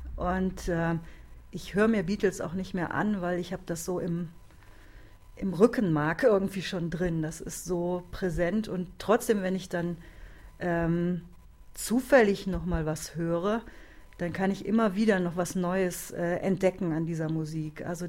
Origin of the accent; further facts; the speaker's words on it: Cologne, North Rhine-Westphalia, Germany; born there; Und ich bin ja in Köln geboren